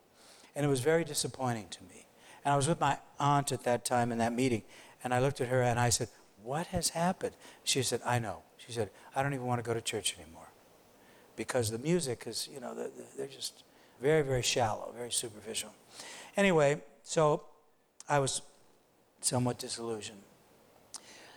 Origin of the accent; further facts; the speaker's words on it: St. Louis, Missouri, United States; she would visit all the groups around my hometown of St. Louis.